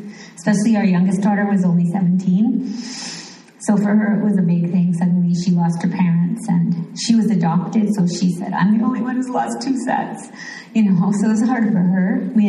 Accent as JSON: {"language": "English", "region": "England", "country": "United Kingdom", "tie": "born there", "said": "So I'm British kind of background. I was born in England."}